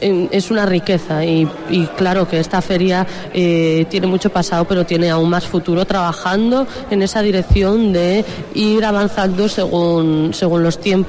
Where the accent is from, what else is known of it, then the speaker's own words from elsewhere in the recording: Vegadeo, Asturias, Spain; a amar Vegadeo, que es donde nací, donde crecí, donde me desarrollé, y claro que lucharé por todo el occidente de Asturias